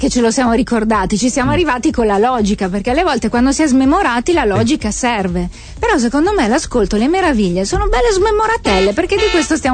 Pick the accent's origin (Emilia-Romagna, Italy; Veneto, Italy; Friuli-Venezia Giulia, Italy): Veneto, Italy; Verona; come dicono dalle mie parti a Verona, desmentegoni